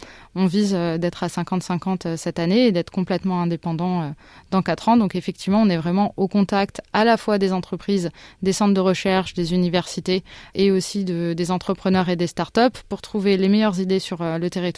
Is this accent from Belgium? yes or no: no; France; on est français